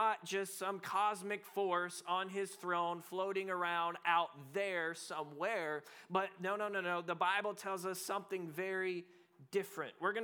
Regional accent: Texas, United States; now in Durban, South Africa; We came from Texas and helped plant the church. And we had to go back to the States.

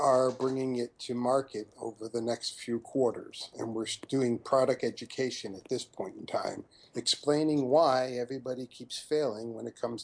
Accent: Connecticut, United States; born there; I was born in Connecticut.

